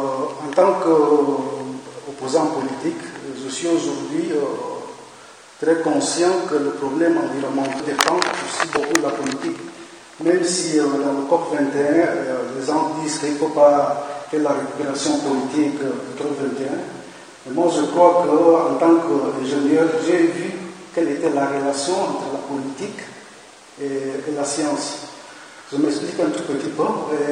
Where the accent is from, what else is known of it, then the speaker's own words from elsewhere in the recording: Equatorial Guinea; Bonjour, je suis de la Guinée équatoriale et … Je suis opposant au comité et ancien ingénieur pétrolier.